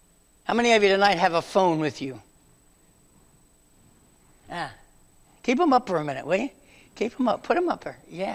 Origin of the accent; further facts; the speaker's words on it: West Virginia, United States; I'm from West Virginia. A lot of things don't click.